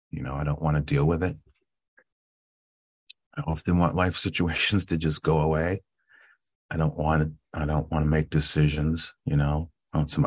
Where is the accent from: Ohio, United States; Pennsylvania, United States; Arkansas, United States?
Ohio, United States; Cleveland; So I was born here in Cleveland. Grew up. I was adopted. I was a foster child in the foster care system here in Cleveland, Ohio